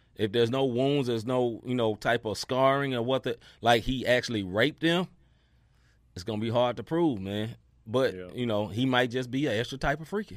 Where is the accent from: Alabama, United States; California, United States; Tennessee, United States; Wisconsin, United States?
Tennessee, United States; Memphis; So I grew up, I had a nephew from St. Louis. I grew up in Memphis, Tennessee.